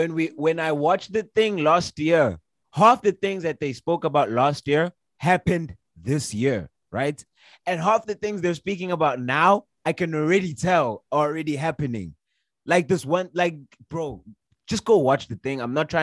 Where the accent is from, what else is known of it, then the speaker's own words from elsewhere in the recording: South Africa; it's annoying because I'm South African.